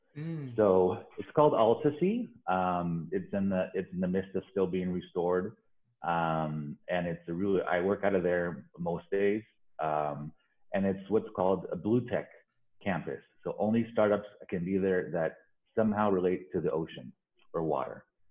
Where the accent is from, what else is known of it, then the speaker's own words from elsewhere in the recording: Los Angeles, California, United States; So I was born in Los Angeles. But my mother's from Spain. So I lived in the area east of downtown LA called the Hacienda Heights.